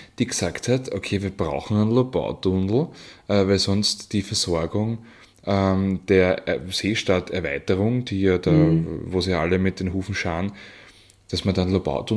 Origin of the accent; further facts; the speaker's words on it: Lower Austria, Austria; Machfeld, ich bekomme da sehr, sehr viel mit.